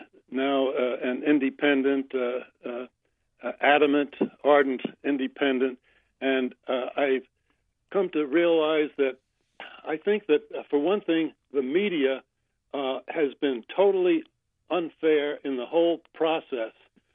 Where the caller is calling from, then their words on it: West Baldwin, Maine, United States; And as you indicated, I'm calling from West Baldwin, Maine. And I'll say that here in my years, I'm 85 years old now